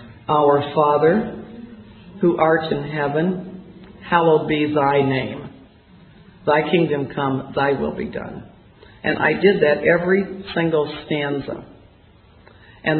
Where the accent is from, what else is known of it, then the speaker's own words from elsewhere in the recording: Fort Wayne, Indiana, United States; even in Fort Wayne, Indiana, which is my hometown